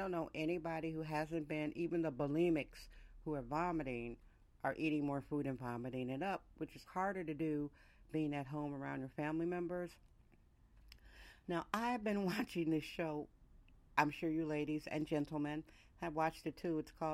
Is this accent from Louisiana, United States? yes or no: no; California, United States; And being a Californian, a sizist one, I admit, I wasn't that big on eating all that stuff.